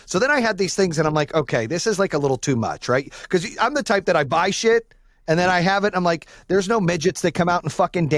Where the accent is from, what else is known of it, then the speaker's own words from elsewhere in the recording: Phoenix, Arizona, United States; I grew up in Phoenix, so I love Chuck Taylors, too.